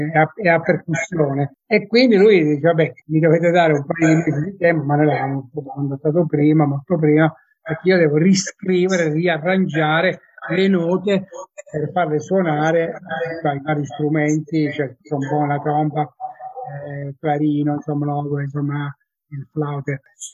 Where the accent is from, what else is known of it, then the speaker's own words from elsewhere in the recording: Lettomanoppello, Abruzzo, Italy; Prima di Letto Manoppello, con banda del mio paese